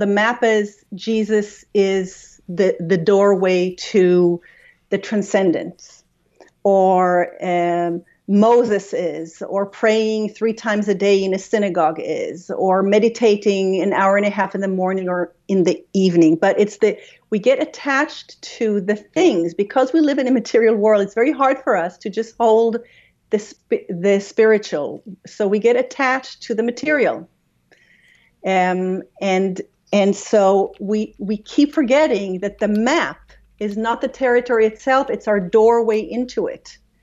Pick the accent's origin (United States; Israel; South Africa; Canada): Israel; I grew up in Israel, a Jewish father and a Christian Protestant mother who was Swedish, who married my father and moved to Israel.